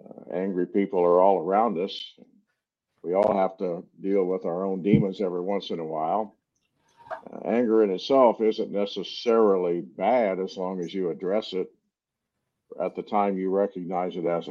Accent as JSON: {"language": "English", "town": "Eunice", "region": "Louisiana", "country": "United States", "said": "I came from Eunice, Louisiana. There's more angry women in that town."}